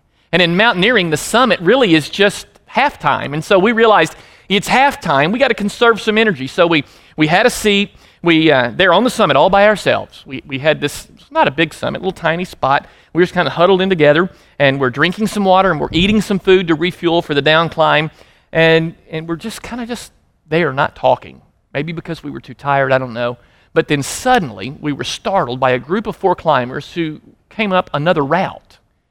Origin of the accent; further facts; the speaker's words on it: Memphis, Tennessee, United States; Where are you from? What do you do? And we said, well, we're from Memphis. And for whatever reason, the reaction of people in Colorado when we told them we were from Memphis was, really?